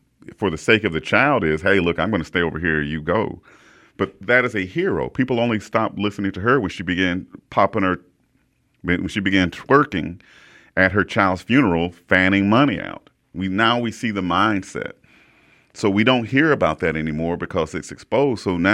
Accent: United States; I am an American who is black.

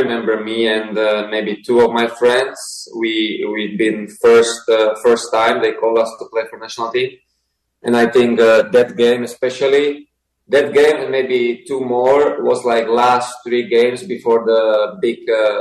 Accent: Slovakia; Yeah, so, like you said, I grew up in Slovakia, and from the very young age, I fell in love with soccer.

